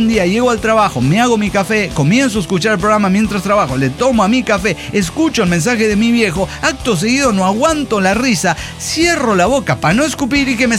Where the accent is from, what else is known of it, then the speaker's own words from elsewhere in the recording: Mexico City, Mexico; born there; now in Tlalnepantla, Mexico; Bueno, nací en Distrito Federal, ahora Ciudad de México, y nunca he vivido ahí, porque vivo en Tlanepantla.